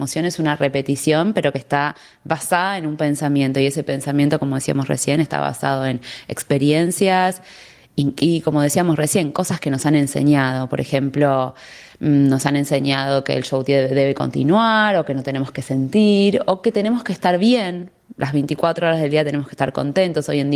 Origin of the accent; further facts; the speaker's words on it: Buenos Aires, Argentina; moved away as an adult; now in Miami, United States; Sí, soy de Buenos Aires y vivo acá en Miami ya hace 5 años.